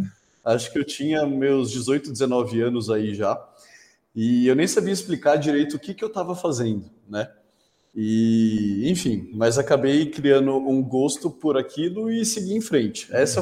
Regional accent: São Bernardo do Campo, São Paulo, Brazil; nasceu em São Bernardo do Campo, Hospital São Bernardo, quem é daqui da região conhece bastante. Cresci no Jardim Independência, cresci brincando com amigos em rua

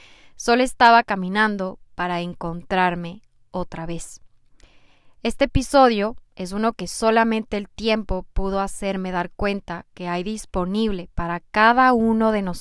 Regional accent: Ecuador; soy de Ecuador, tengo 26 años

